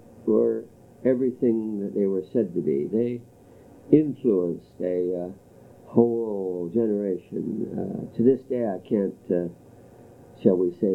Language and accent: English; North Dakota, United States; born there; Yes, I was born in North Dakota. As you know, it's right on the Canadian border, and I was actually born in the southeastern portion